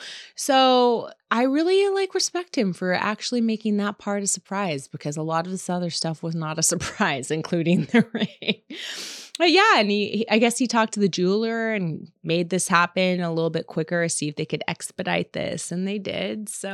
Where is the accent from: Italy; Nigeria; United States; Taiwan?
United States; California; Like he's from the East Coast, I'm from California.